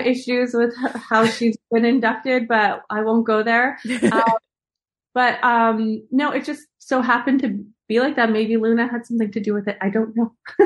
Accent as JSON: {"language": "English", "country": "Canada", "said": "I mean, it was what I really like about telling this story as a Canadian is I feel like she was a Canadian trailblazer"}